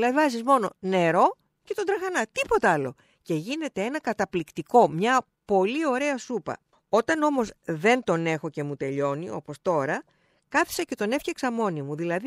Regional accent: Peloponnese, Greece; now in Athens, Greece; Όταν εγώ πηγαίνω στην Αρκαδία, στην ιδιαίτερη πατρίδα μου

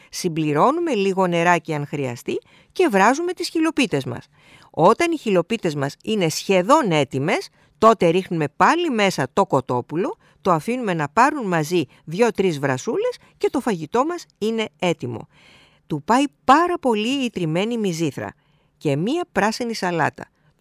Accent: Peloponnese, Greece

